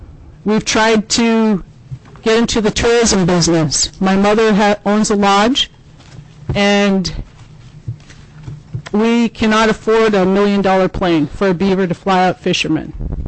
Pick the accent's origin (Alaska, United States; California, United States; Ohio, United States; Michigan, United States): Alaska, United States; Iliamna; I was born and raised in Iliamna, Alaska, which is 15 miles away from the proposed mine.